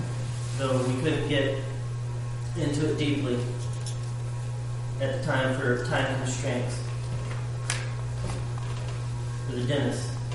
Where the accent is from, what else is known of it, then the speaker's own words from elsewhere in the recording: Wichita Falls, Texas, United States; after I greeted some other brothers, whom I know from Wichita Falls, my hometown.